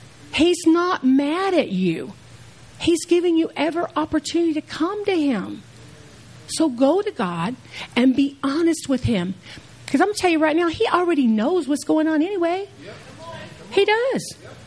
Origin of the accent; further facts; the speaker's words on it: Houston, Texas, United States; I'm from Houston. We got roaches in Houston. I don't know about San Antonio, but we got them big Louis the Leatherback roaches in Houston.